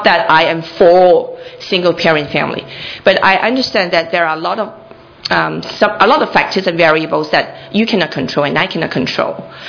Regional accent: Hong Kong; I came from Hong Kong. I grew up in Hong Kong. I was educated in Hong Kong. I just went to the UK for like 2 years of master degree.

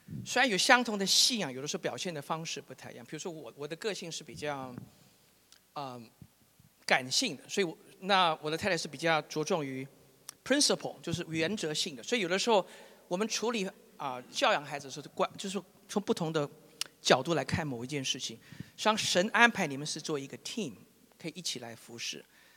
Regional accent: Taiwan; now in Canada; 那我本身是从台湾来的，来这边差不多30年了。

